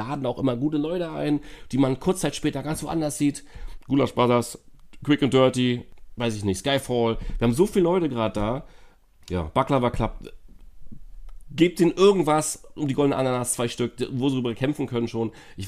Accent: Rostock, Mecklenburg-Vorpommern, Germany; Wie sprichst du über meine Heimat?

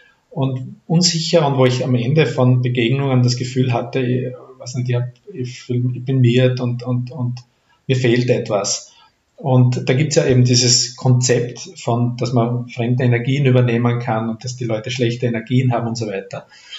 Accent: Styria, Austria; Wir kennen im Steirischen, wo ich her bin

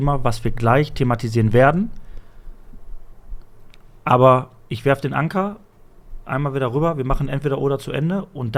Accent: Castrop-Rauxel, North Rhine-Westphalia, Germany; Ich komme aus Castrop-Rauxel.

